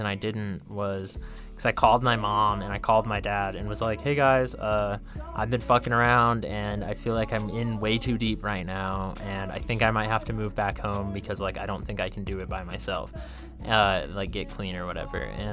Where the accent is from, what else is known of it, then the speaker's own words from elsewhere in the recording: St. George, Utah, United States; I grew up in St. George and played in local bands there in the jazzy scene.